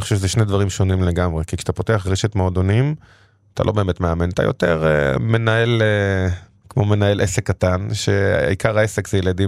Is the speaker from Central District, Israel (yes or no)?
no; Bnei Brak, Tel Aviv District, Israel; עכשיו גדלתי בעיר בני ברק, פרדס קאסי שכונה בעיר, אני עד כיתה ח' הייתי בבית ספר דתי.